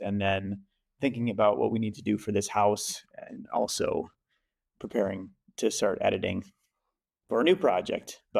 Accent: United States; moved away as an adult; now in Germany; So we live in Germany. We're obviously from the States, but we love it here a lot.

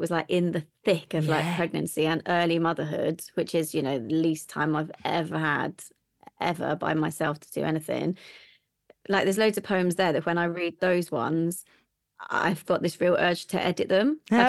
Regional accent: South East England, United Kingdom; I was brought up just outside Reading in a little village and went to the local schools. But my family, my mum and dad are both from Glasgow, or like just on the edge of like the east side of Glasgow.

